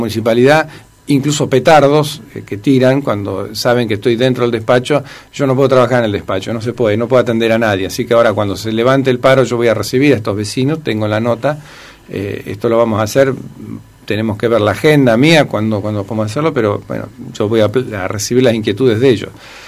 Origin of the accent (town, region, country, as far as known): Argentina